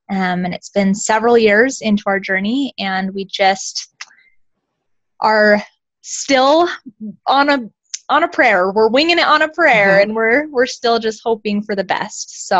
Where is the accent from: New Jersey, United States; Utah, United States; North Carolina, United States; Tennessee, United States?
Utah, United States; I live here in Utah. I was born and raised in Utah, and I met my husband in college.